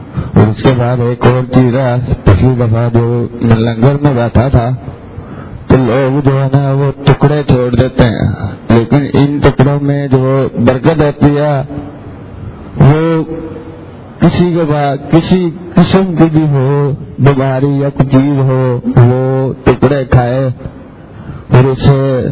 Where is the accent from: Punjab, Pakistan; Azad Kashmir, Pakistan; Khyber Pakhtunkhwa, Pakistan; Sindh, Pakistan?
Punjab, Pakistan; Lahore; میں لاہور سے ہوں،